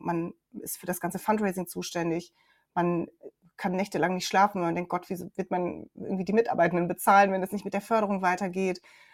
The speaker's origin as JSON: {"language": "German", "region": "North Rhine-Westphalia", "country": "Germany", "said": "weil ich komme aus dem Ruhrgebiet, ich habe mir alles selber erarbeitet"}